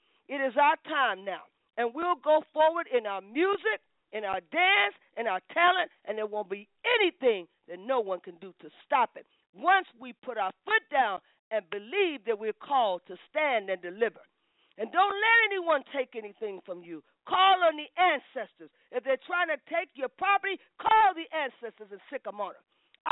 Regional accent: Indiana, United States; Now, the story I told of Harriet was to make changes here in my hometown. It was to make changes here so that people can begin to feel like they're safe here

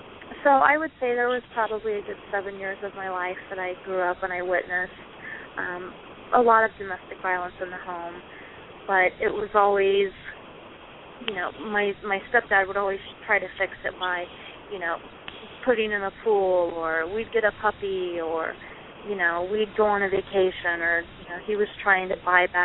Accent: Kansas City, United States; I grew up in the Kansas City area, born and raised.

